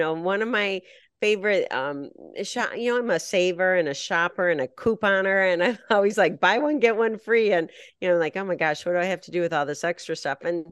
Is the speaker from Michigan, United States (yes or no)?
yes; Michigan, United States; I grew up in Northern Michigan.